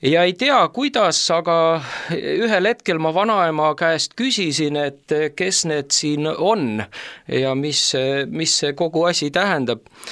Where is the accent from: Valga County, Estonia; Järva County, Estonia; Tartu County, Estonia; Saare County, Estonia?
Saare County, Estonia; Sutu; pärit olen ma siis Saaremaalt üles kasvanud Sutu külas Pihtla vallas sellel ajal.